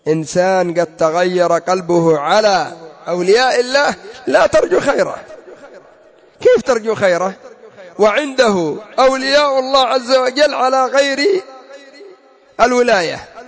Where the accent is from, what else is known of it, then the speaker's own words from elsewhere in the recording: Yemen; كلهم كما يقال المثل عندنا في اليمن جدت الكلاب واحدة